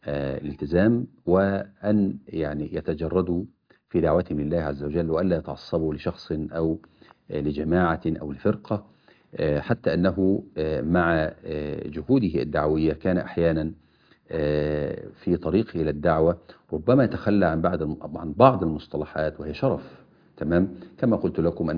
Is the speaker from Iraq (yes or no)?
no; Kafr El Sheikh, Kafr El Sheikh Governorate, Egypt; بل يدعوهم هو أيضا لمدينته إلى بلدتنا طبعا كفر الشيخ